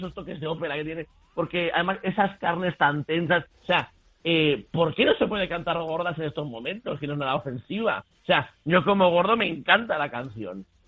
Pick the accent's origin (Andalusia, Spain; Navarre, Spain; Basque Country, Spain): Navarre, Spain; es navarro como yo